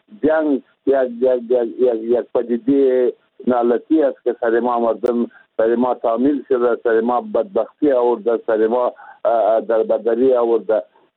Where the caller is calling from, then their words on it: Lashkar Gah, Helmand, Afghanistan; اینجای ولایت ما را و اینجای افغانستان را خراب می کنه